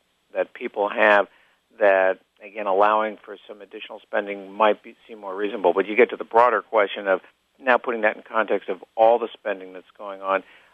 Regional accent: New York, United States; I grew up in New York, and so New York politics is always very complex and always very difficult

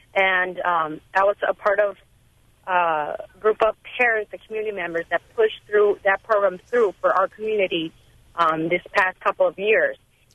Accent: Wisconsin, United States; first language Spanish; English is a second language; My first language is Spanish, as is my husband, but and he was he grew up in California, where this type of programs are more prevalent. I grew up here in Walworth County in Wisconsin

